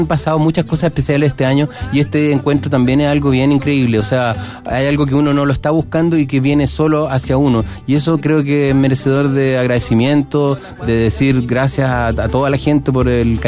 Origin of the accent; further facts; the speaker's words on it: Chile; la gente quiere entender qué somos los chilenos.